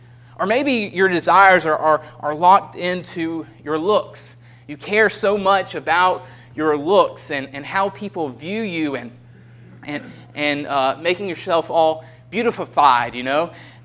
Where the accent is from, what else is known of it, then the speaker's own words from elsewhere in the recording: the South, United States; I grew up in the South, the Deep South, and there they say football is king or football is God or football is religion.